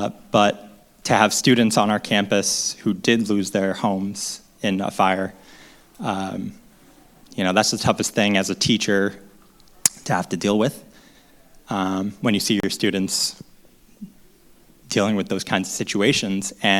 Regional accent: New England, United States; also born or lived in Southern California; While I grew up in New England, I did spend a few years doing graduate work in Southern California.

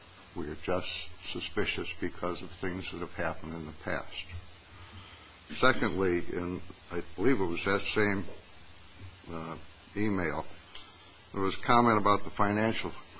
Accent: Ohio, United States; now in Maine, United States; I live in Maine. I'm from Ohio. I'm from away. I live in Maine in large part because of the environment.

